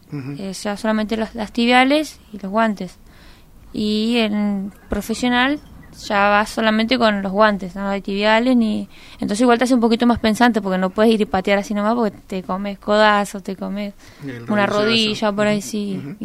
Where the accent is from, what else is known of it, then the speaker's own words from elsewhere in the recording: Chile; yo me vine con mis papás de Chile